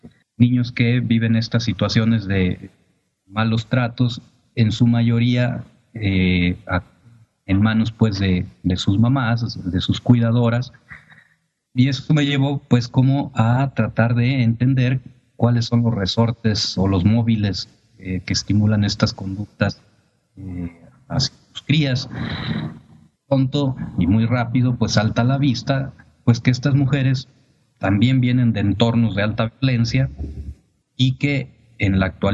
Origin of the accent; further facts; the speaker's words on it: Ciudad Manuel Doblado, Guanajuato, Mexico; Yo soy originario de Ciudad Manuel Doblado, un municipio de del estado de Guanajuato. Ahí yo crecí